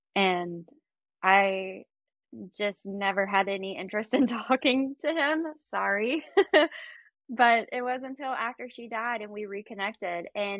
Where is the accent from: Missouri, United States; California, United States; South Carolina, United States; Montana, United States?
South Carolina, United States; Travelers Rest; I'm from Traveler's Rest, South Carolina.